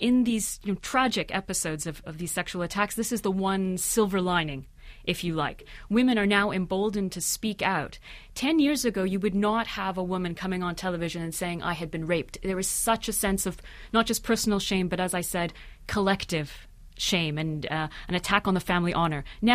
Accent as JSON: {"language": "English", "country": "Canada", "tie": "born or raised there", "said": "I am half Egyptian. Most of my family live in Egypt. I'm Muslim. But I grew up in Canada"}